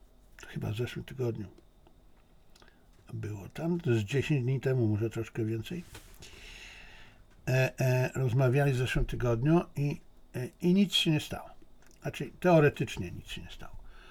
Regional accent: China; Bo ja też jestem Chińczykiem. Dla nas Chińczyków to jest osoba szczególna

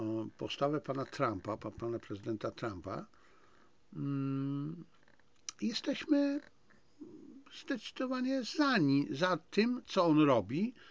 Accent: China; now in Poland; jestem Chińczykiem, jestem chińskim nacjonalistą, tak samo jak jestem polskim nacjonalistą

